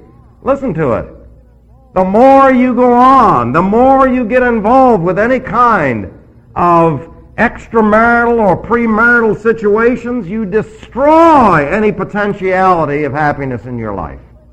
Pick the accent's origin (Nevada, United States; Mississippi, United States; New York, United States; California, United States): New York, United States; New York City; That's like people used to say to me, where are you from? And I'd say, New York.